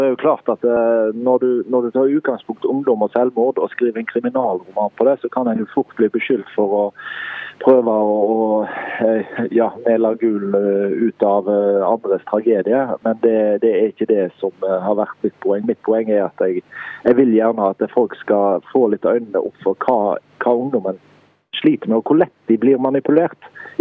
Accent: Haugesund, Rogaland, Norway; Fremdeles i Haugesund, for jeg liker å skrive fra hjembyen min

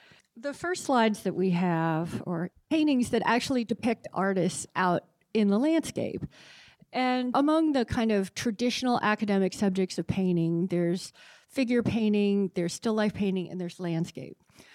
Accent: Bethesda, Maryland, United States; Growing up in Bethesda, I was so spoiled by having these wonderful public collections.

